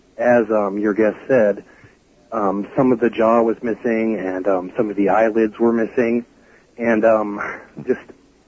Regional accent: Great Falls, Montana, United States; I am from Great Falls, Montana, and about a week or a week and a half ago, I can't remember the exact date, but we had in the Great Falls Tribune, that's our paper here in Great Falls

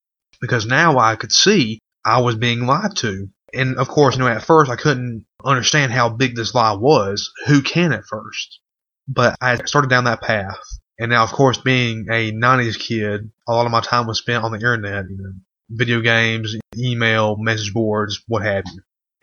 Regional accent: the South, United States; As I'm sure you can tell, I'm from the South. I'm from a really small town, and unfortunately, it was majority black.

